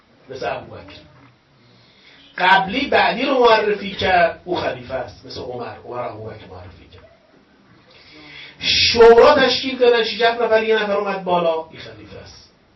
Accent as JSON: {"language": "Persian", "town": "Tehran", "region": "Tehran Province", "country": "Iran", "tie": "born there", "said": "من متولد تهرانم."}